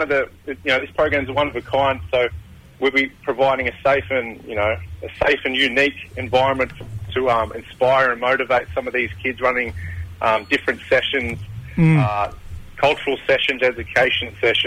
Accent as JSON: {"language": "English", "town": "Wollongong", "region": "New South Wales", "country": "Australia", "tie": "born or raised there", "said": "Bindle Nation, my mob, far north Queensland. But yeah. I was born and raised down in Wollongong."}